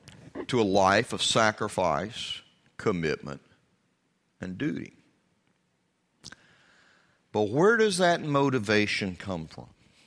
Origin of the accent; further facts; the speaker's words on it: United States; You know, I'm glad I'm an American.